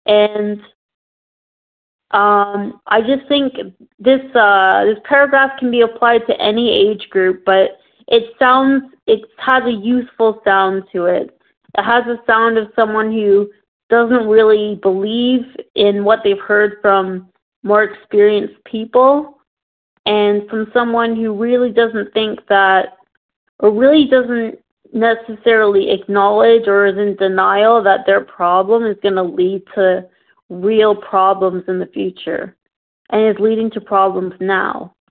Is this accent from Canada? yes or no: yes; Toronto, Ontario, Canada; I'm from Toronto, Ontario, Canada